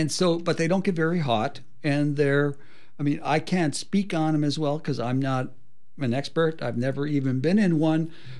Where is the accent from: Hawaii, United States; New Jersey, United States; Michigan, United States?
Michigan, United States; Ishpeming; because I grew up, my hometown had a ski jumping tournament in Ishpeming